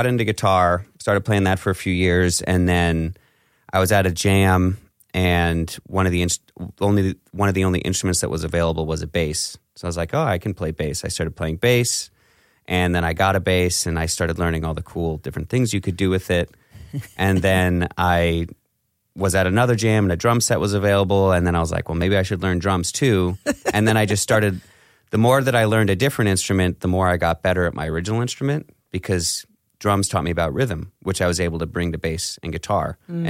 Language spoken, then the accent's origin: English; Portland, Maine, United States; So it started when I'm originally from Portland, Maine. And I started playing when I was 15.